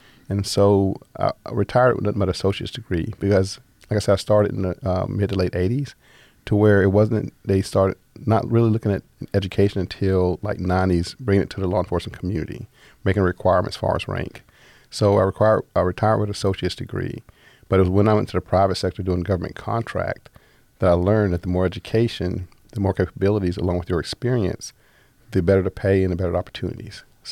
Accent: White Plains, New York, United States; born there; also born or lived in Mobile; now in Toledo, United States; Born in New York, White Plains, New York, White Plains Hospital.

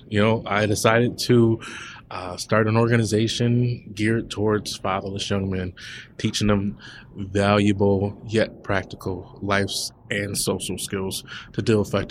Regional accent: Toledo, Ohio, United States; Yeah, so I grew up in the Toledo, Ohio area. I played sports. I was a musician. Lived with my mom and my two other brothers.

